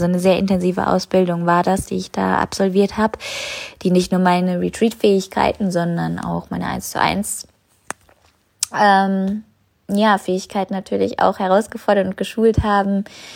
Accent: New Zealand; German is a second language; mein Flug nach Neuseeland, zurück in meine Heimat

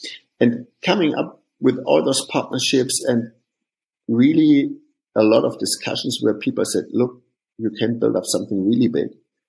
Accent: Hofheim, Hesse, Germany; we are from the big town of Hofheim, which will nobody know, which listens to this podcast probably. So there are some founders from this lovely town with 40,000 people.

